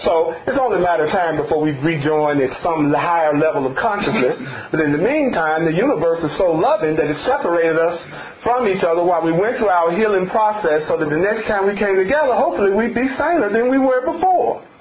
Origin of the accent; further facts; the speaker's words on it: the South, United States; I came from the South and we had a whole lot of snow and stuff, you know what I'm saying?